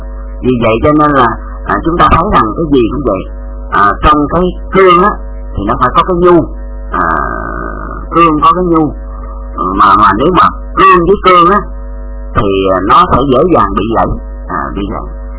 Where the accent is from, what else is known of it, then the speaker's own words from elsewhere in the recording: Southeast, Vietnam; also born or lived in Mekong Delta; mình ở sinh ra tại miền Tây, nhưng mà rồi đó là từ nhỏ là mình sống ở tại miền Đông, sống ở tại miền Đông